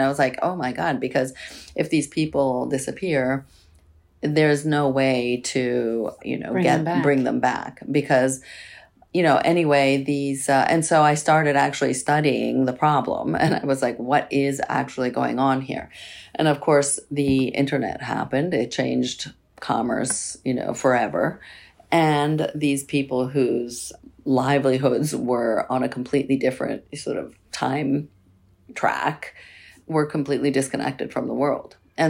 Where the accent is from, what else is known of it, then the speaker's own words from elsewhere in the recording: Florence, Tuscany, Italy; So, as you said, I am from Florence, and Florence is the seat of the Renaissance